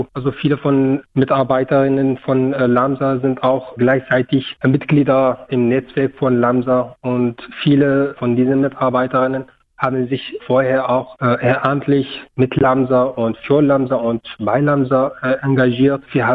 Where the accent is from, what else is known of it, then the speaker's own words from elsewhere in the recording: Syria; first language Kurdish; German is a second language; Also ich komme aus Syrien. Und ich bin Kurde, daher ist Kurdisch meine Muttersprache, aber Arabisch ist fast wie meine zweite Muttersprache. Und ich habe Englisch auch studiert und Deutsch. Kurdisch, Arabisch, Englisch und Deutsch.